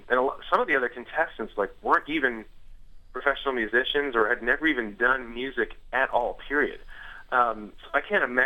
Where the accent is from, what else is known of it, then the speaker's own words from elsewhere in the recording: Montreal, Quebec, Canada; I grew up in Montreal, which is a part of Canada which is very unchurched. It's about as churched as any place in Europe that you'd find.